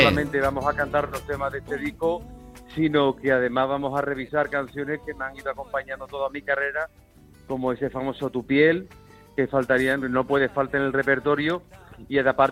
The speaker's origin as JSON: {"language": "Spanish", "town": "Seville", "region": "Andalusia", "country": "Spain", "said": "en mi tierra, en Sevilla"}